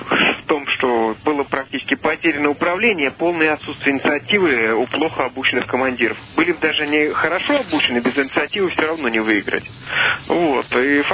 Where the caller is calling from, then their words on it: Moscow, Russia; С Москвы.